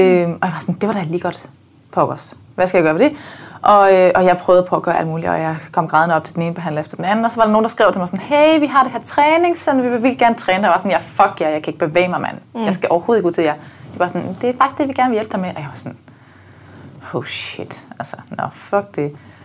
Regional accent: Region of Southern Denmark, Denmark; accent: South Jutlandic; Jeg snakker jo sønderjysk normalt.

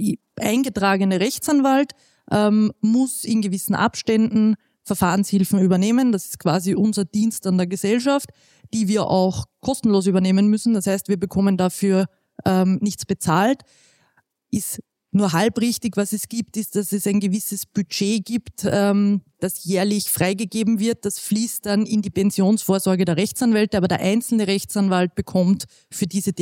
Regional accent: Ried im Innkreis, Upper Austria, Austria; Wir haben in meiner Heimatstadt, in Riedimingkreis, war damals der Fußball relativ groß.

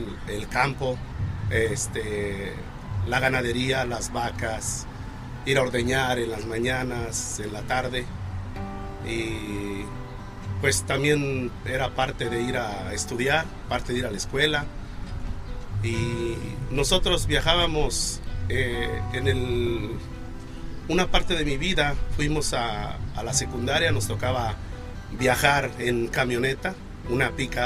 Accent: Estación Castro, Jalisco, Mexico; Soy originario de Jalisco, de la región de Los Altos. Uh-huh. Mi pueblito se llama Estación Castro.

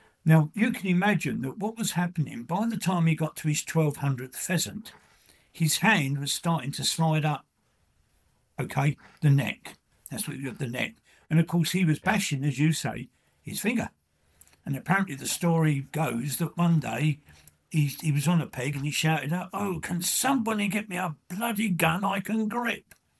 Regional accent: England, United Kingdom; No, mate, I'm an Englishman.

